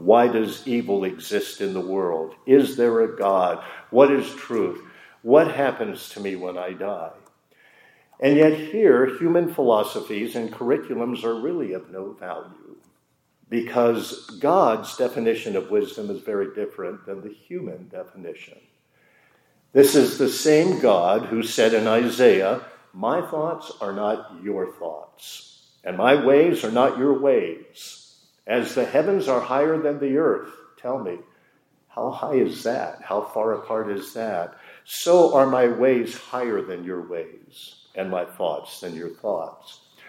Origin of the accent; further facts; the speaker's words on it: Florida, United States; also born or lived in Illinois; in 2010, I moved from Illinois to my home state of Florida.